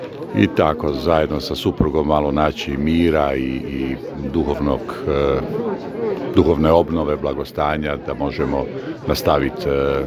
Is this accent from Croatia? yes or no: yes; Zagreb, City of Zagreb, Croatia; dolazim iz Zagreba i drugi puta sam ovdje.